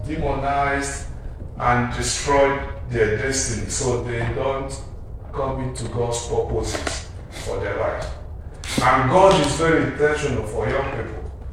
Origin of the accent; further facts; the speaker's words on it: Nigeria; See, I'm from Nigeria.